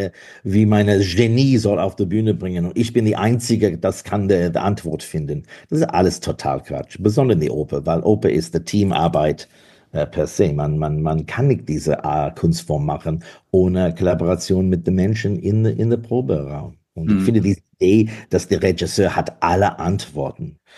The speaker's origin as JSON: {"language": "German", "country": "Australia", "second_language": "German", "moved": "yes", "lives_now": "Berlin, Germany", "said": "meine Seele ist immer eine australische jüdische Mann und mein Heimat jetzt ist Berlin"}